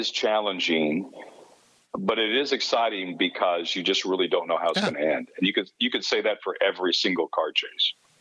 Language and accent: English; Kansas, United States; I mean, you know, growing up in Kansas, you just kind of wanted to be able to go in the backyard and have some peace and quiet.